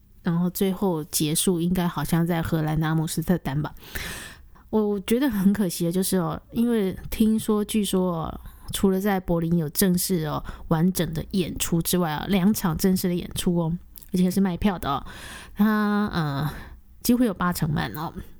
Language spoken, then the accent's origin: Chinese; Taiwan; now in Austria; 身为台湾人呢，你问我有没有感觉哦？我跟你讲，我没有感觉。也许大家会说啊，因为我没有在台湾哦，所以哦没有感觉。